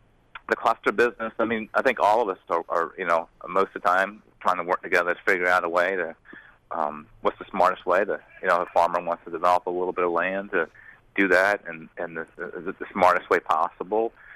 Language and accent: English; Maryland, United States; I was born and raised in Wicomico County.